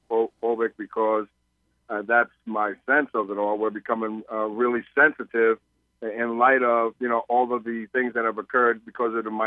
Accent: United States; as a family man, as a husband, as an American citizen

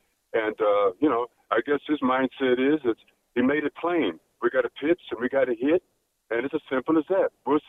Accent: California, United States; I'm from the Bay Area, so he got a three World Series with the Giants.

